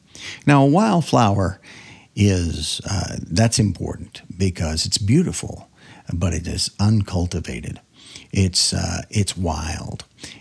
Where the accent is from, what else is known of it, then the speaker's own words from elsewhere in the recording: the South, United States; Now, I grew up in the South, and pon is short for corn pone, which is like a cornbread.